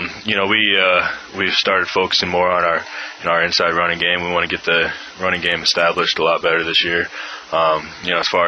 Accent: Nebraska, United States; I grew up in Nebraska, though, too, so, you know, I understand it from a fan perspective, too.

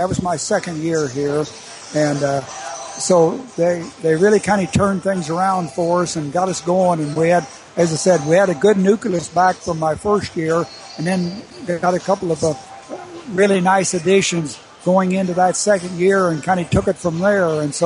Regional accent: Arkansas, United States; now in Nebraska, United States; Of course, I was not from Nebraska. I was from Arkansas, and I came here. And we, family and I, really, really liked Nebraska.

